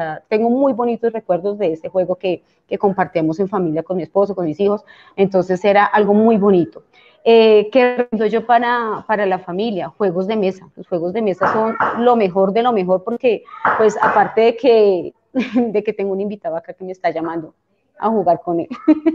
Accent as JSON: {"language": "Spanish", "town": "Facatativá", "region": "Cundinamarca", "country": "Colombia", "tie": "born or raised there", "said": "En ese entonces yo vivía en el municipio de Facatativá, de donde soy oriunda, yo soy de Facatativá"}